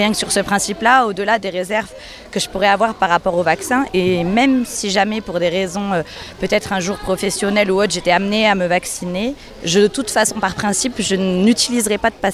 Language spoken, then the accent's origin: French; Pierrevert, Provence-Alpes-Côte d'Azur, France; Donc nous, on vient de Pierrevert, à côté de Manosque